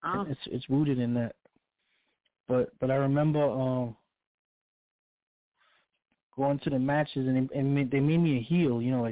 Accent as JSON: {"language": "English", "region": "New York", "country": "United States", "said": "when he found out that I was speaking, you know, I was from New York"}